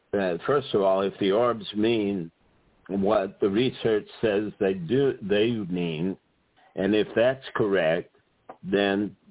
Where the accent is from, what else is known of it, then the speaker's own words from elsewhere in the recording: South Carolina, United States; Now, at this time, I grew up in South Carolina. My mother's family is from Charleston.